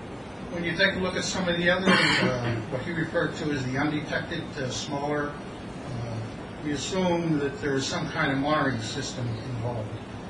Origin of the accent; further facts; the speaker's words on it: Hamburg, New Jersey, United States; I'm from Hamburg, New Jersey.